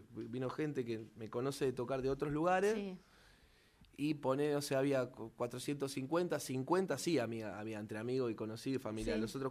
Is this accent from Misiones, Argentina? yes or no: no; Avellaneda, Buenos Aires Province, Argentina; yo soy de Avellaneda, y en Avellaneda no tenés un ritmo que te diga, ¿qué toca?